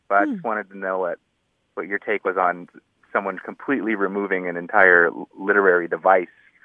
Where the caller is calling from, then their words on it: San Diego, California, United States; I'm calling from San Diego.